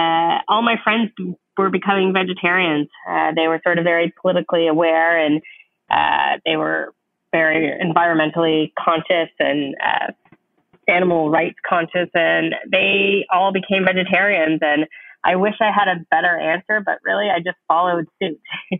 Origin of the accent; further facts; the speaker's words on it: Toronto, Ontario, Canada; I'm from Canada, Toronto to be exact.